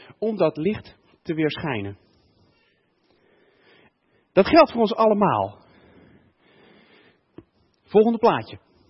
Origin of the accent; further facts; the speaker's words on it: Geldermalsen, Gelderland, Netherlands; Ik kom zelf uit Geldermalsen. En dan weet je hoe donker Geldermalsen kan zijn.